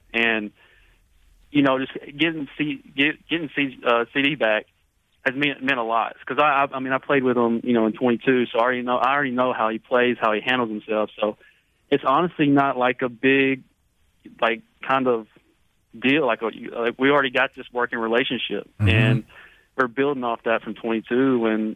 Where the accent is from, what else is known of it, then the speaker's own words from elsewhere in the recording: Alabama, United States; Now, you know, I grew up in Alabama, so I'm used to throwing stuff at, you know, the ground and stuff